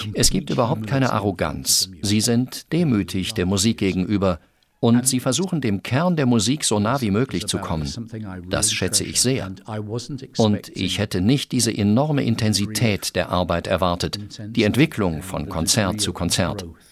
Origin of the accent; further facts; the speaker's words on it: Liverpool, North West England, United Kingdom; German is a second language; now in London, United Kingdom; Bin ich jetzt etwa kein Immigrant in London? Wer weiß. Ich komme ja aus Liverpool. Da funktioniert das Leben wie in einem anderen Sonnensystem als im Süden Englands.